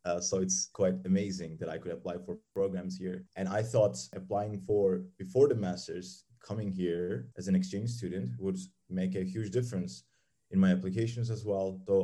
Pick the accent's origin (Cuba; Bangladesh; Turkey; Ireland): Turkey; Ankara; moved away as an adult; I'm 23, by the way. I was born in Ankara, in Turkey, the capital of Turkey. I lived there for until I was 18